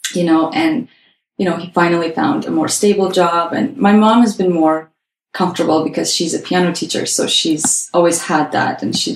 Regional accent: Azerbaijan; So we, like you mentioned, we are from Azerbaijan, and for everybody listening in, if you haven't heard of this country, it is located by the Caspian Sea, and it's by Russia, Armenia, Georgia, Turkey.

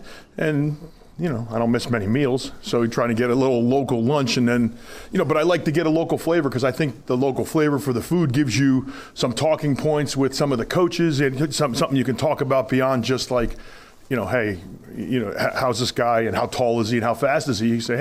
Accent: New Jersey, United States; And understand, you guys understand my background. I'm from New Jersey, right?

